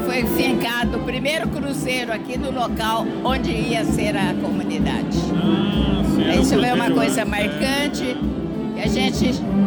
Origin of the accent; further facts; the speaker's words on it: Maraguaçu, Minas Gerais, Brazil; moved away as an adult; Sou mineira de Maraguaçu, mudei para cá em 1969.